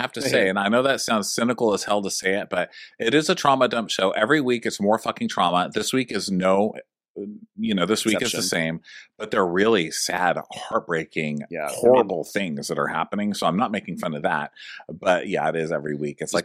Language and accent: English; Texas, United States; in places like my home state of Texas, making abortion illegal